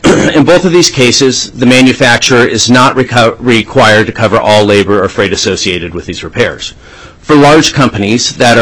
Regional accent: Anchorage, Alaska, United States; now in Juneau, United States; with Construction Machinery and Industrial. I was born and raised in Anchorage and have lived in Juneau since 2004.

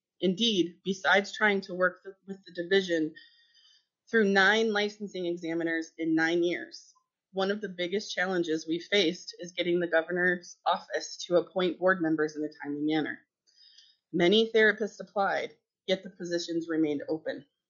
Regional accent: Palmer, Alaska, United States; I am from Palmer, Alaska.

